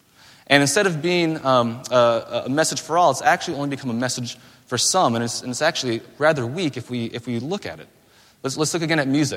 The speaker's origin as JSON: {"language": "English", "region": "Minnesota", "country": "United States", "said": "And I'm from Minnesota, so the phrase … I know I'm well acquainted with it, right?"}